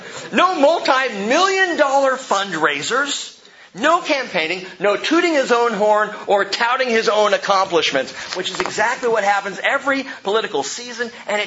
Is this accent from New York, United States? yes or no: no; Anaheim, California, United States; When I was a kid growing up in Anaheim, California